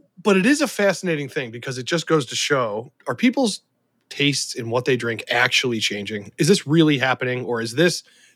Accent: Ohio, United States; Hey, you stop it. I'm from Ohio.

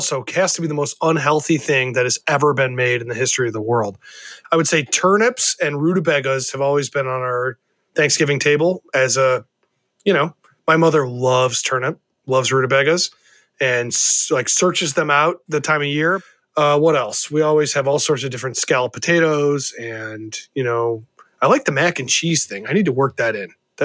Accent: Ohio, United States; I'm from Ohio and we make a pretty traditional situation.

